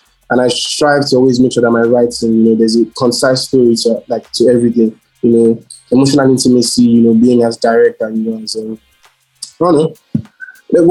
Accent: Nigeria; I'm a Nigerian, I'm an African

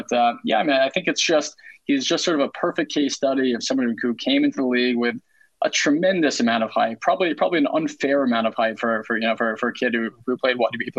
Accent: New York, United States; I grew up here in New York, so I'm pretty much down the line for baseball, Yankees, basketball, Knicks, for football, Giants.

